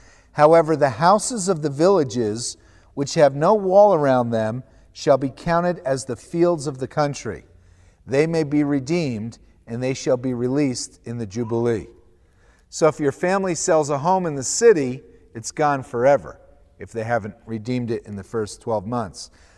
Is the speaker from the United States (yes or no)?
yes; New Jersey, United States; I grew up in New Jersey, the Garden State, and I never saw a cow until I was like 15 or so.